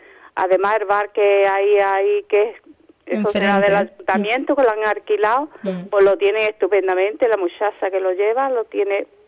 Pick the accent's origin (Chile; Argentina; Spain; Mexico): Spain; Isla Cristina, Andalusia; born there; yo no nací aquí, yo nací en Isla Cristina, uh-huh. pero me trajeron muy pequeña, bueno, muy pequeña, de semana nada más. Entonces he vivido en lo que es enfrente del muelle de Gallinera, unas casitas que hay ahí. Ahí he estado toda mi vida.